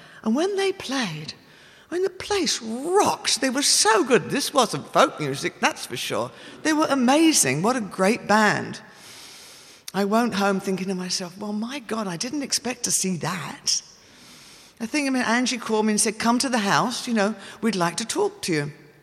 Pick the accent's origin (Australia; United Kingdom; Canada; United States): United Kingdom; Beckenham, London; I was from Beckenham.